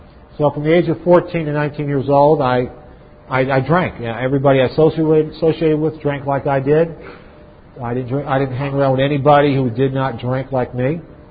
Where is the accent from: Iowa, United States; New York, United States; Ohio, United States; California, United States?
New York, United States; also born or lived in Valdosta, Georgia; I was born in Valdosta, Georgia. My father was in the service at the time. And then we moved to New York. I grew up in New York.